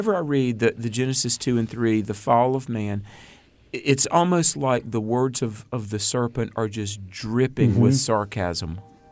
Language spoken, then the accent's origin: English; the South, United States; We're both from the South where, you know, eating is one of the spiritual gifts.